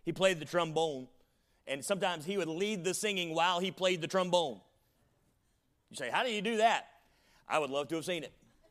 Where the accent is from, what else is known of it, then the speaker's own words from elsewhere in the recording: the South, United States; accent: Southern; Now, I'm from the South, and I have a little bit of an accent, I've been told. So that's going to come out when I sing.